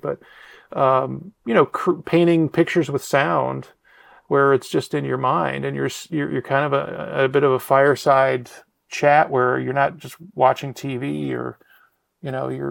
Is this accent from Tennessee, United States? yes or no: no; Illinois, United States; Well, when I was growing up, I grew up outside Chicago